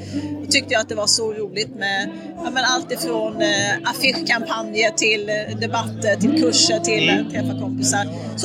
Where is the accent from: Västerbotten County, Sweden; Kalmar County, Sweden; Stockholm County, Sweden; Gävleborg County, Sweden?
Kalmar County, Sweden; Kalmar; Jag är från Kalmar och jag gick med i SSU när jag, det året jag skulle fylla 18.